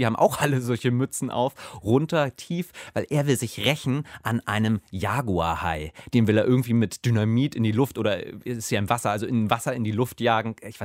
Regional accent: Hamburg, Germany; ich komme ja aus Hamburg und da liegt im Hafen immer so ein U-Boot

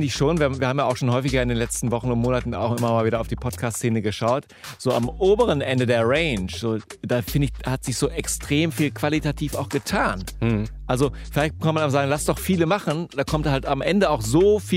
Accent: Gütersloh, North Rhine-Westphalia, Germany; Ich komme ja aus Gütersloh oder beziehungsweise aus der Nähe von Gütersloh.

